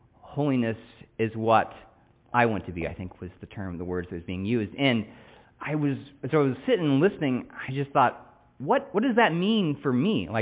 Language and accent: English; Oklahoma, United States; Growing up in the South, Oklahoma, I was a very predominant Baptist community that I grew up in.